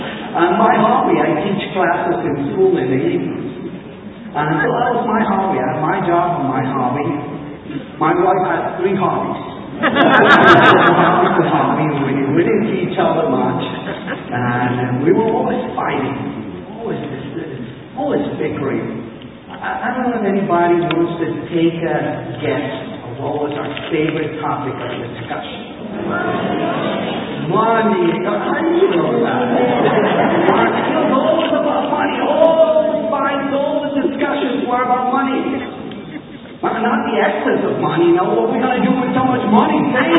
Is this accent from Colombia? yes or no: yes; Colombia; moved away as an adult; I'm originally from Colombia, and I arrived here about 35 years ago.